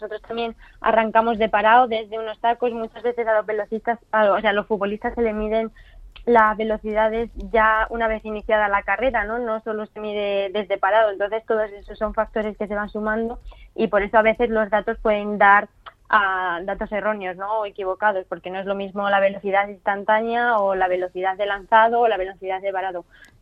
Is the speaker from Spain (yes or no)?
yes; La Solana, Castilla-La Mancha, Spain; yo en mis inicios jugué al fútbol en el club de mi pueblo, que es el Fútbol Femenino La Solana